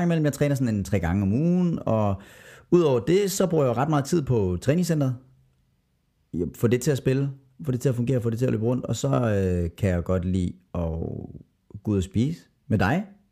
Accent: Skive, Central Denmark Region, Denmark; moved away as an adult; now in Copenhagen, Denmark; oprindeligt så kommer jeg fra Jylland, faktisk. Så er jeg vokset op lidt uden for Skive i Jylland, så mellem Skive og Viborg. Men nu har jeg boet i København i 12 år. Jeg flyttede herover umiddelbart efter gymnasiet.

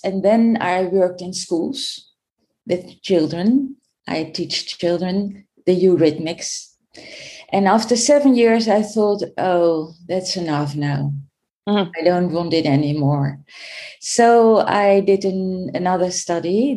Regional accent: Schiedam, South Holland, Netherlands; born there; English is a second language; So I was born in Schiedam.

